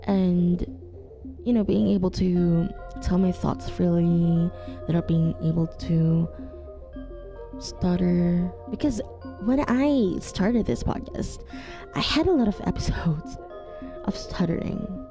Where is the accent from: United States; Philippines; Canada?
Philippines; you should do a personal journal or a personal diary about everything about life, about being a Filipino